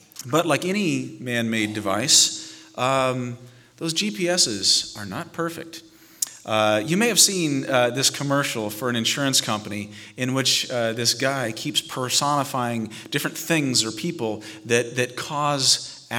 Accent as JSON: {"language": "English", "region": "Nebraska", "country": "United States", "said": "I said, dude, I can't help you. I'm from Nebraska. You know, you can't get lost in Nebraska."}